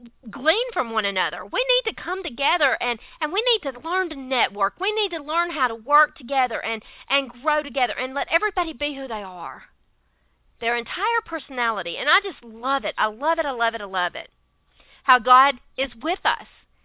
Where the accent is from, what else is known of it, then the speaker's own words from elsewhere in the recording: Laurel, Mississippi, United States; accent: southern; I know I've got a pitifully southern accent. For heaven's sake, I grew up in Mississippi. You don't get any more southern than 90 miles from the coast living in Laurel, Mississippi.